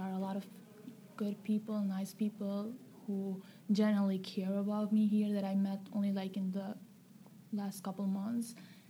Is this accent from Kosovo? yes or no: yes; Kosovo; I'm from Kosovo and I'm 18 years old.